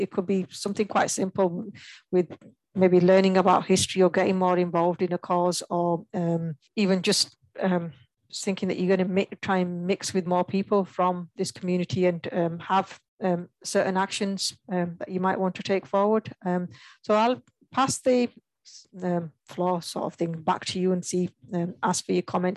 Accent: Azad Kashmir, Pakistan; Some people, if they're from Punjab, they'll say I'm Punjabi. But as we'll say, we're from Azad Kashmir.

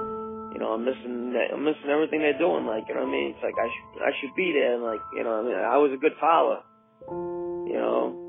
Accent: Somerville, Massachusetts, United States; also born or lived in Fitchburg; now in Portugal; I'm originally from Somerville. That's where I grew up. I lived in Fitchburg.

